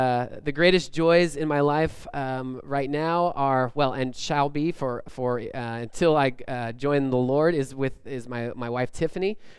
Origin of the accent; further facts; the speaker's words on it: Los Angeles, California, United States; moved away as an adult; now in Moses Lake, United States; But I am originally from Los Angeles.